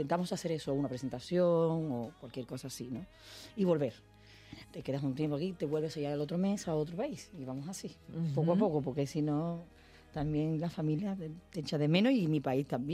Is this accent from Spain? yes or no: yes; Spain; en España tengo que pasarlo porque es mi tierra, están acá mis hijos